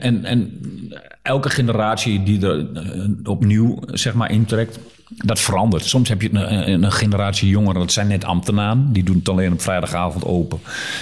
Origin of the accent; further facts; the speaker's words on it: Diepenheim, Overijssel, Netherlands; Ik kom ook maar gewoon uit Diepenheim.